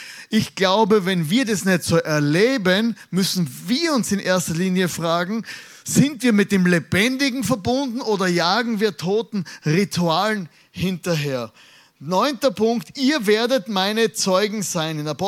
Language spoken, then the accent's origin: German; Styria, Austria; Ich komme ja aus der Südsteiermark.